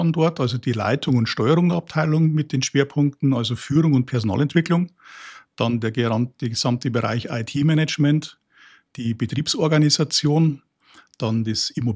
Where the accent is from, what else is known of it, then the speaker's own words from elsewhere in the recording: Dietfurt an der Altmühl, Bavaria, Germany; 57 Jahre alt. Wir kommen ursprünglich aus Dietfurt an der Altmühl. Das liegt ziemlich genau in der Mitte von Bayern, aus dem Naturpark Altmühltal.